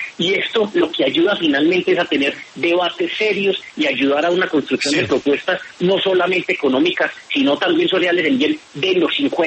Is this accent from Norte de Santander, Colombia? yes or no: no; Antioquia, Colombia; Yo soy antioqueño, pues yo soy senador de circunscripción nacional, pero en Antioquia tenemos 17 espacios a la Cámara de Representantes.